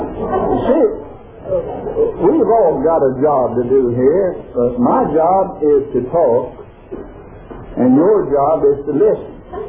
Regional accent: Arkansas, United States; born or raised there

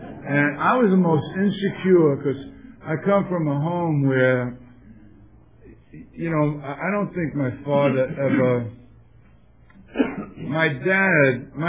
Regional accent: Bronx, New York, United States; and I come from Bronx, New York, and, you know, the code of the streets was reputation and respect.

